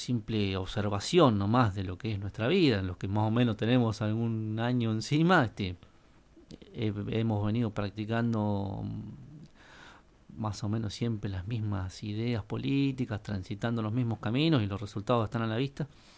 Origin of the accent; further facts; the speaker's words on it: Argentina; la realidad es que somos todos argentinos los que estamos acá